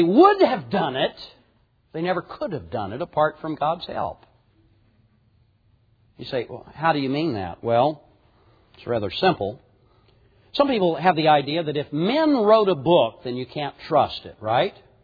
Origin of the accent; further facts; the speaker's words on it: United States; I'm an American, and I've been raised in America, and I've been raised with a normal public school education